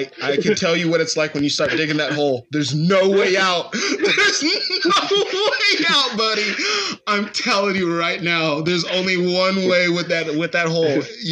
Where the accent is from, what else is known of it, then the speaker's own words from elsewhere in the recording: Florida, United States; I can say that because I'm from Florida.